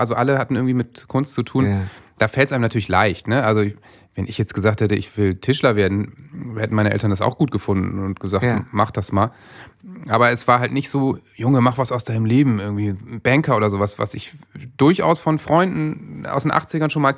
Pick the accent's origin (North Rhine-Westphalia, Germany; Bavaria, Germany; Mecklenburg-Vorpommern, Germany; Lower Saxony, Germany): Lower Saxony, Germany; Worpswede; Also ich komme ja nur aus der Nähe von Bremen, Worpswede und so.